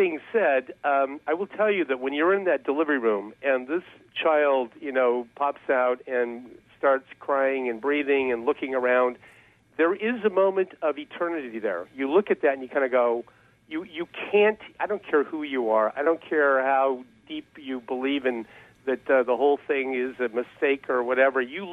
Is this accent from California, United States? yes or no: yes; Eureka, California, United States; I grew up in a little tiny town in Northern California, a place called Eureka, which means in Greek.